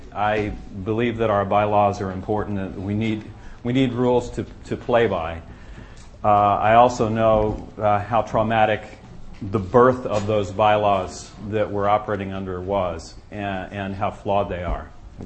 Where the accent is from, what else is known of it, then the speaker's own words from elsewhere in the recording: Jersey City, New Jersey, United States; now in Houston, United States; I'm from Jersey City, which which was my favorite town, and my I still, you know, consider myself a Jersey guy who just happened to be sent to Houston by the oil business